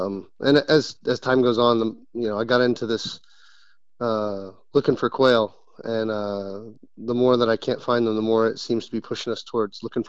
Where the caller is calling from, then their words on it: Jacksonville, North Carolina, United States; Jacksonville, North Carolina.